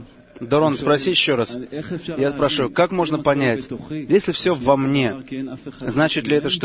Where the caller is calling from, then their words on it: Detroit, Michigan, United States; это я из Детройта